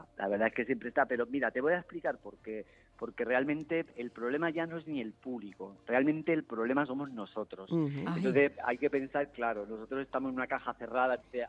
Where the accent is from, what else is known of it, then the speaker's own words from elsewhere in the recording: Zaragoza, Aragon, Spain; a través de mi Aragón, que es mi tierra, que es donde yo he nacido, en Zaragoza